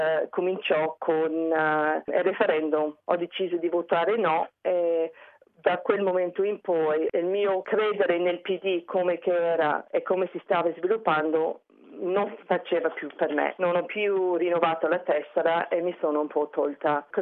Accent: Australia; moved away as an adult; also born or lived in Italy; Senti un po' di accento perché in effetti sono nata in Australia da genitori italiani. Ho sempre parlato il dialetto, non finché mi sono trasferita in Italia quando avevo 26 anni, dopo aver sposato un italiano.

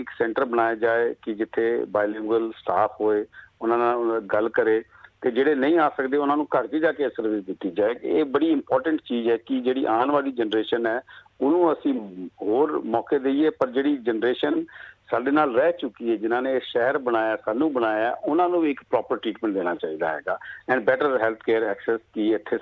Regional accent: Chandigarh, India; now in Australia; ਮੈਂ ਚੰਡੀਗੜ੍ਹ ਪੰਜਾਬ ਤੋਂ ਹੈਗਾ ਅਤੇ ਮੈਂ ਸਾਰੀ ਆਪਣੀ ਐਜੂਕੇਸ਼ਨ ਪੰਜਾਬ 'ਚ ਕੀਤੀ ਹੈ, ਮੇਰਾ ਉੱਠਣਾ ਬੈਠਣਾ ਪੰਜਾਬੀਆਂ 'ਚ ਹੋਇਆ ਹੈਗਾ, ਮੈਂ ਗੁਰਦੁਆਰਿਆਂ ਮੰਦਿਰਾਂ 'ਚ ਖੇਡਿਆ, ਉੱਥੇ ਅੰਬੜਿਆ ਹੈਗਾ, ਸਾਰੇ ਦੇ ਆਸ਼ੀਰਵਾਦ ਨਾਲ ਇੱਥੇ ਆਸਟ੍ਰੇਲੀਆ 'ਚ ਮੈਂ 1988 'ਚ ਆਇਆ, ਮਤਲਬ ਮੈਂ ਮੈਲਬਨ ਸੀਗਾ

